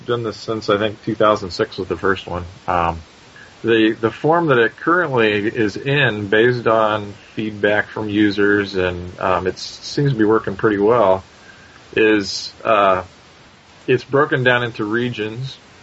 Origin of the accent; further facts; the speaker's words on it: Indiana, United States; also born or lived in Kansas; I grew up in Indiana, which is, you know, basketball is the pastime. And then I moved to Kansas